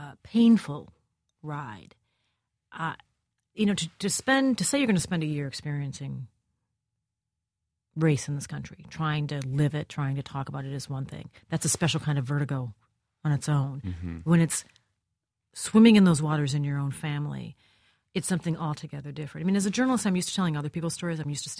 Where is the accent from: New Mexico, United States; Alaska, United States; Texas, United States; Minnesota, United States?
Minnesota, United States; Yeah, we were very Minnesotan in that sense. I grew up in Minnesota.